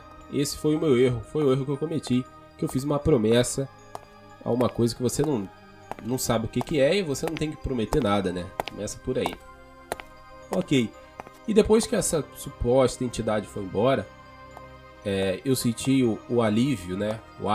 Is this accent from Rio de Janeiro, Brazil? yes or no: yes; Niterói, Rio de Janeiro, Brazil; Eu me mudei de cidade por conta do trabalho. Eu sou de Niterói. Eu acabei morando em Saquarema por um ano.